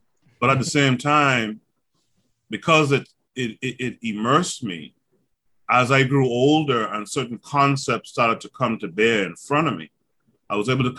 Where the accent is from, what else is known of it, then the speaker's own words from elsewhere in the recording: Bahamas; I'm from the Bahamas. I grew up in a family that was very political.